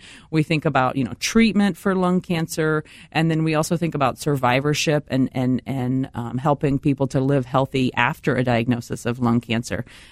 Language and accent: English; the South, United States; I grew up in the South, so for us, it was always thinking about air conditioners.